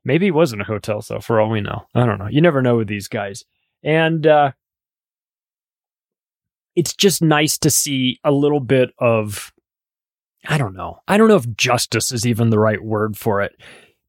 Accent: California, United States; I grew up in Southern California.

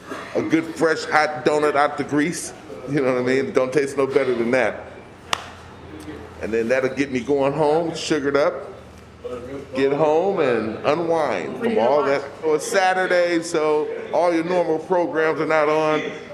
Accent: Oakland, California, United States; North Oakland.

